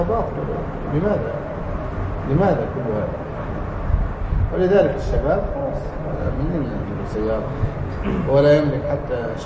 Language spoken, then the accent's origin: Arabic; Egypt; عندنا في مصر يقول يعني قاعد على الحديدة